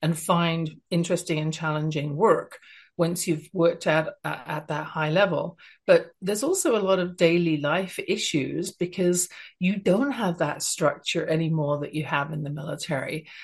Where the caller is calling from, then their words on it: Canada; Even though I'm speaking from Canada